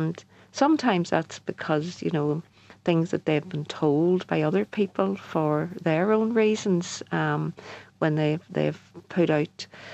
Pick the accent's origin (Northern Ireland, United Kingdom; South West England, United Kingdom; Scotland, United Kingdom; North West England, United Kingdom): Northern Ireland, United Kingdom; Belfast; born and brought up in a place where all these Irish names were, because nobody had ever told me that I was from Belfast.